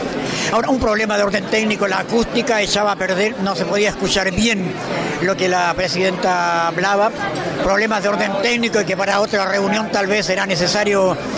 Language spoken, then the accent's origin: Spanish; Chile; moved away as an adult; also born or lived in Spain; now in Paris, France; Salí de Chile en septiembre del 75, llegué a España, estuve un mes y medio y en noviembre llegué a Francia.